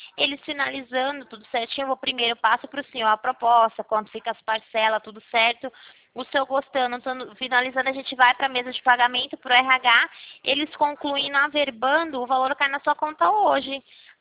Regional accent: Rio Claro, São Paulo, Brazil; eu sou aqui do Rio Claro, interior de São Paulo.

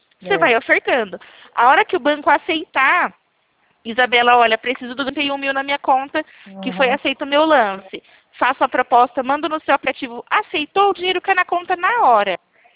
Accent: Presidente Prudente, São Paulo, Brazil; Eu sou de Presidente Prudente, no interior de São Paulo.

